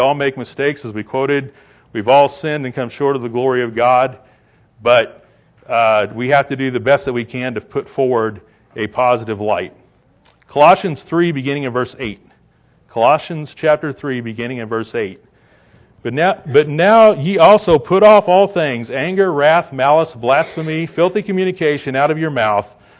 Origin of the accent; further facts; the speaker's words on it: Indiana, United States; of course I grew up in Indiana, so I'm a Yankee, I guess.